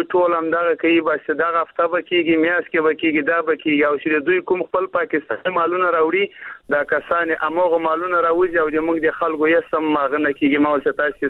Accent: Afghanistan; now in Karachi, Pakistan; په پاکستان کې موږ مېشت افغانان یو د ماجرت ژوند تیرو

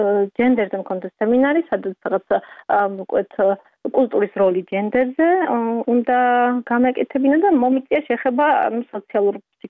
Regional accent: Khoni, Imereti, Georgia; also born or lived in Tbilisi; მე უკვე სკოლა დავამთავრე, ხონის რაიონში დავამთავრე სკოლა, შემდეგ წავედი თბილისში სასწავლებლად გერმანისტიკაზე.

